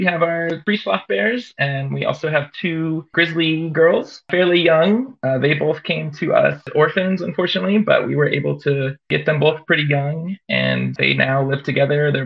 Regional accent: California, United States; now in Seattle, United States; born and raised in Central Valley. I went to school just outside of Sacramento for biology

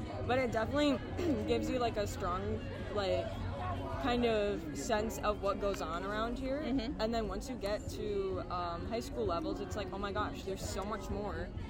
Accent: Auburn, Michigan, United States; I'm from Auburn, Michigan.

